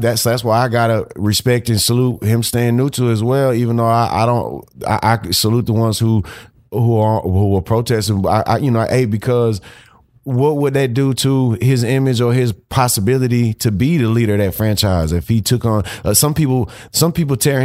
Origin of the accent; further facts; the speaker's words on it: Texas, United States; Just how I always was grown, bred as a Texan, grown up.